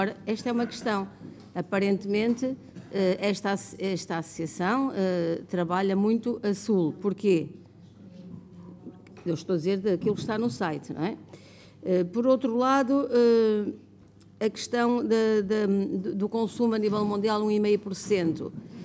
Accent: Trás-os-Montes, Portugal; eu sou de Trás-os-Montes

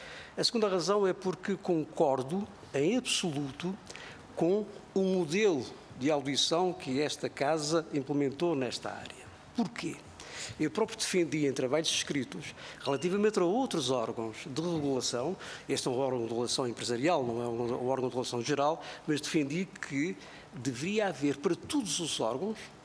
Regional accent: Azores, Portugal; não propriamente na minha terra, porque ela chegou tarde, ela já no continente já se desenvolvia, já existia, e só chegou depois do 25 de Abril aos Açores.

